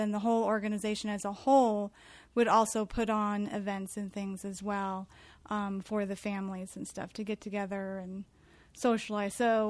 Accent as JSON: {"language": "English", "town": "The Woodlands", "region": "Texas", "country": "United States", "tie": "born or raised there", "said": "I grew up north of Houston, Texas, in a master plan community called the Woodlands."}